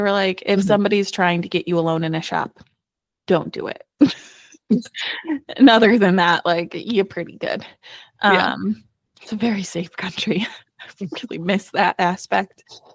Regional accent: United States; I would not, as an American, I would not let my kids travel alone here in America.

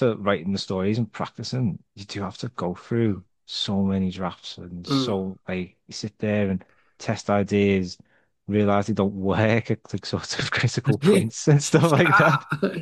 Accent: Liverpool, North West England, United Kingdom; I mean, I'm from Liverpool, pretty working class area.

